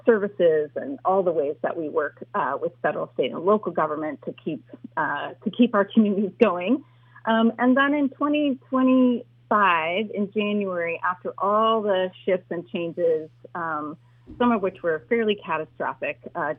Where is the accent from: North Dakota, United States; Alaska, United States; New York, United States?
Alaska, United States; Anchorage; lifelong Alaskan, born and raised in Anchorage, where my family came during mandatory doctor draft, actually, during the Vietnam War.